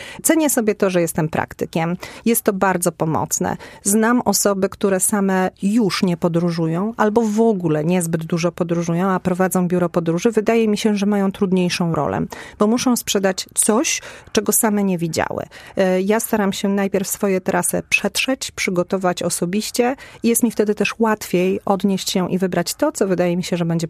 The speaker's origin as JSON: {"language": "Polish", "region": "Warmian-Masurian Voivodeship", "country": "Poland", "tie": "born or raised there", "lives_now": "Poznań, Poland", "said": "poznanianką jestem od czasów studiów, ale urodziłam się i wychowałam na Mazurach."}